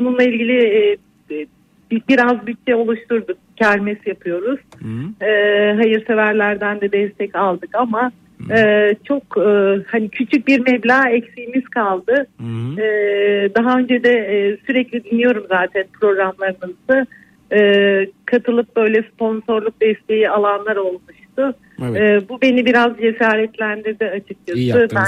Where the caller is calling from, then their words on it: Edremit, Balıkesir, Turkey; Ben Balıkesir Ezremit'ten arıyorum.